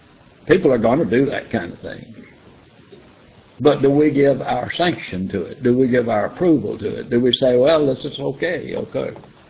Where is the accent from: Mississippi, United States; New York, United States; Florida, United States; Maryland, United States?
Mississippi, United States; I grew up in Mississippi, and I never tried to gamble